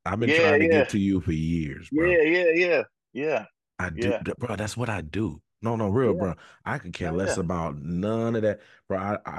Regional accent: Richmond, Virginia, United States; so I'm from Richmond, Virginia. And so it's a strong kind of gatekeeping thing.

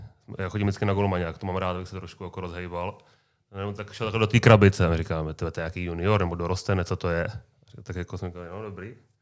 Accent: Plzeň, Plzeň Region, Czechia; Ne, my jsme z Plzně

